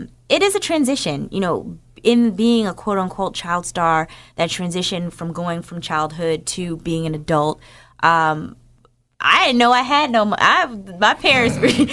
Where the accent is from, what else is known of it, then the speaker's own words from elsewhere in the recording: New Jersey, United States; Like I said, I'm from North New Jersey.